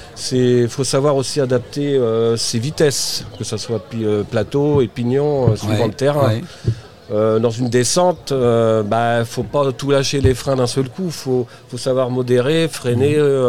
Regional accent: Saint-Pierre-sur-Orthe, Pays de la Loire, France; je suis originaire de Saint-Pierre-sur-Orthe, où il y a pas mal de chemins pédestres.

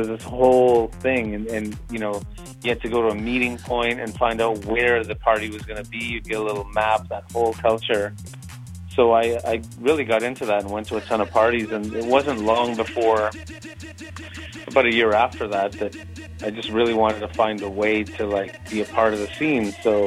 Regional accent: Toronto, Ontario, Canada; And, you know, growing up in Toronto, there was a couple of radio stations out here that would play different forms of electronic music.

